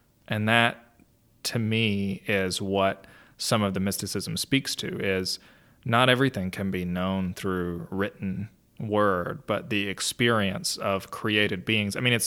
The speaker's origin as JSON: {"language": "English", "town": "LaGrange", "region": "Georgia", "country": "United States", "tie": "born or raised there", "said": "I grew up in LaGrange, mm-hmm, south of Atlanta."}